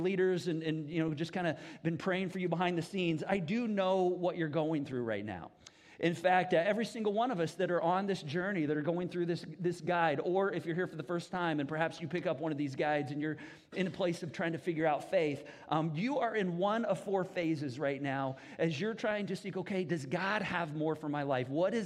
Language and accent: English; Indianapolis, Indiana, United States; I'm from Indianapolis.